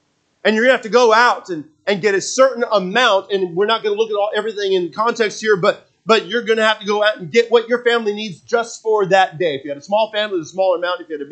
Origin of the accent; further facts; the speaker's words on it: West Coast, United States; Now, I know I grew up on the West Coast, and they always have had some extremities and some things